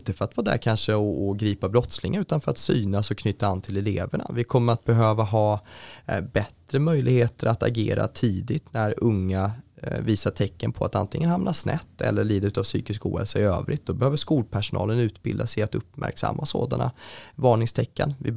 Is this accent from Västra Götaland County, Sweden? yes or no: yes; Skövde, Västra Götaland County, Sweden; hemma i Skövde i min hemkommun, på min gamla kommunala gymnasieskola